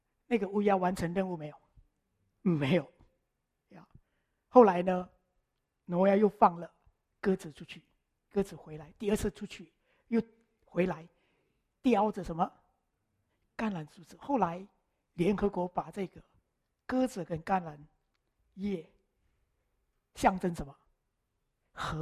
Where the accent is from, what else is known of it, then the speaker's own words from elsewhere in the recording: China; 我相信我们中国人也是非常重视这个名字